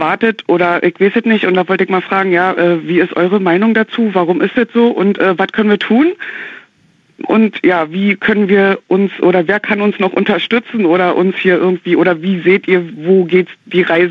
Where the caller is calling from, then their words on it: Schwedt, Brandenburg, Germany; ich komme aus Schwedt.